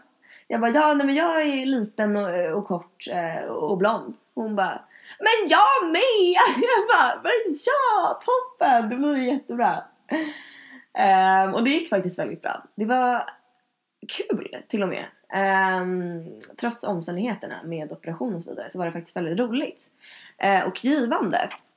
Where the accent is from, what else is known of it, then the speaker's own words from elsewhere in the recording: Gröndal, Stockholm County, Sweden; För det började med att jag växte upp i Gröndal med min far och mor och min syster.